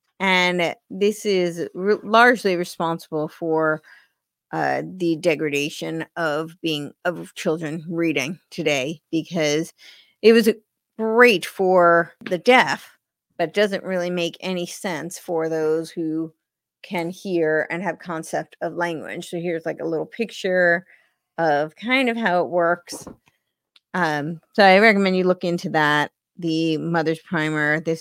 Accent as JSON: {"language": "English", "region": "New York", "country": "United States", "tie": "born or raised there", "said": "I actually, I grew up right outside New York City. My neighbor who lived across the street from me went to Horace Mann."}